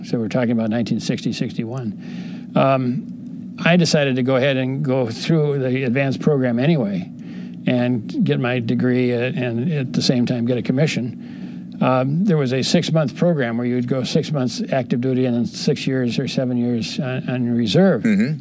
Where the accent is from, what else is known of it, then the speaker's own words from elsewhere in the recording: Burlington, United States; just thinking through the issues from the perspective of somebody growing up in Burlington, where it's all white